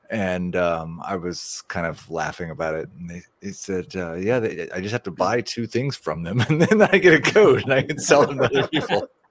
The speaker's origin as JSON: {"language": "English", "town": "Kansas City", "region": "Missouri", "country": "United States", "said": "but I tell people I'm from the Kansas City area."}